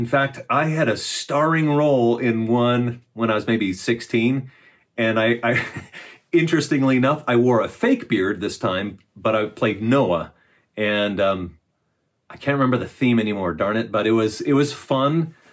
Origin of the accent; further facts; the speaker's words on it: Wauwatosa, Wisconsin, United States; Oh, I'm going to blow your mind. I grew up in Wauwatosa, Wisconsin.